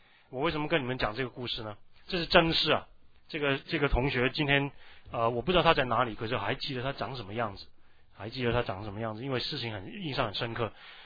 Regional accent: Guangdong, China; 我们广东人叫做拍拖，拍拖手拉手。

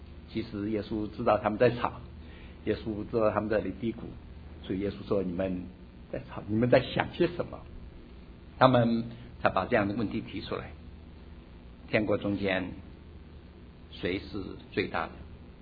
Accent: China; 有点像我们中国人讲的书童

